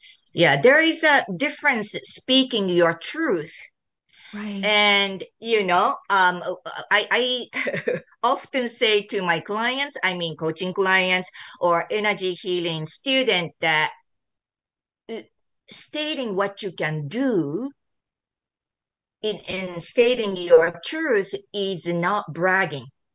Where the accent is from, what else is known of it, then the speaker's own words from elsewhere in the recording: Japan; English is a second language; Where I grew up in Japan, but probably many of the Asian country is the same.